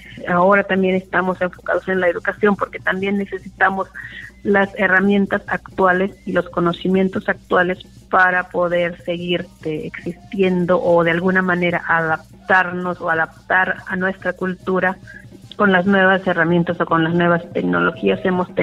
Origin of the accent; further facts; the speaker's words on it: Loma de Bácum, Sonora, Mexico; pues vengo del pueblo yaqui, soy de Loma de Bacum.